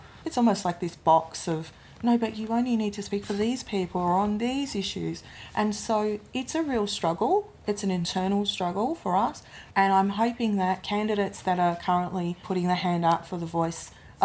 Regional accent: Western Australia, Australia; even my home state of Western Australia

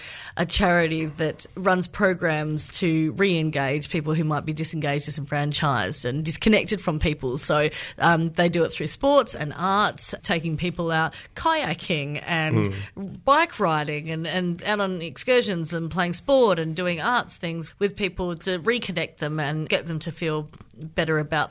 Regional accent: Canberra, Australian Capital Territory, Australia; I grew up in Canberra

